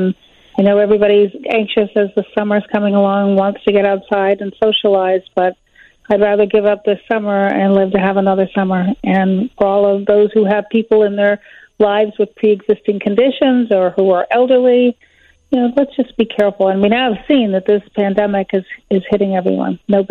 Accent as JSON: {"language": "English", "town": "Chicago", "region": "Illinois", "country": "United States", "tie": "born or raised there", "said": "When the music stopped, I was in New York, and needless to say, no one back home in Chicago is interested in me returning from New York"}